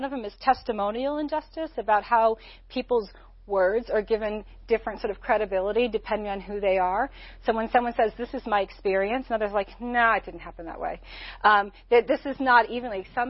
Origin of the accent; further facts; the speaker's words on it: Missouri, United States; the senator from my home state of Missouri, Jack Danforth, long retired now